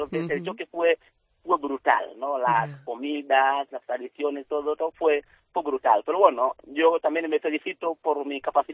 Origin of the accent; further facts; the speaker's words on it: Tanzania; Spanish is a second language; moved away as an adult; Yo soy de Tanzania, un país del este de África